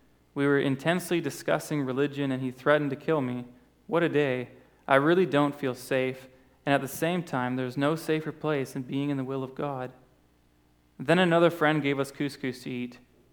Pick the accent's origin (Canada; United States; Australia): Canada; I'm thankful that I grew up in Canada and not stuck in spiritual futility as well as physical futility.